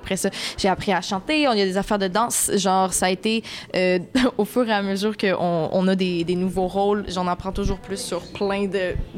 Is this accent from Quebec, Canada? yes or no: yes; Montreal, Quebec, Canada; Mais moi, je dis baleine, je viens de Montréal.